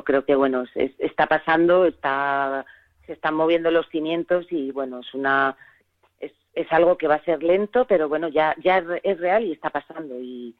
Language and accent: Spanish; Segovia, Castile and León, Spain; empecé haciendo teatro cuando era pequeña en Segovia